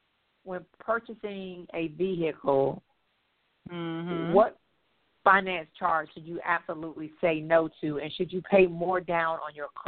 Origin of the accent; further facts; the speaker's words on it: Maryland, United States; now in Charlotte, United States; I'm located in Charlotte, North Carolina, but I'm from Maryland.